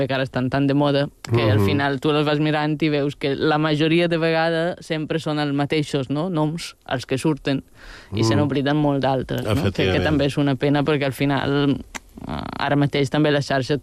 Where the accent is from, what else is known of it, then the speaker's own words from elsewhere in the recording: Balearic Islands, Spain; jo al final som de Mallorca, que diríem, no?